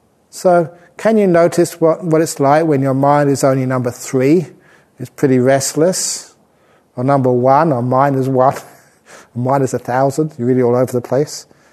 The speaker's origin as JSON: {"language": "English", "region": "London", "country": "United Kingdom", "tie": "born there", "said": "And don't think that I was born on Mars, okay? I was born in London. So, I'm just an ordinary guy."}